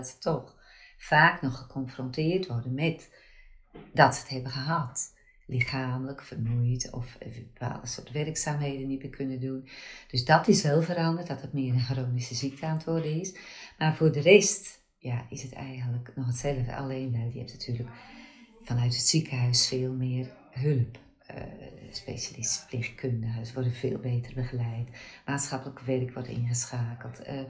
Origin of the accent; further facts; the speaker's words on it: Volendam, North Holland, Netherlands; Ik ben zelf geboren en opgegroeid in Volendam.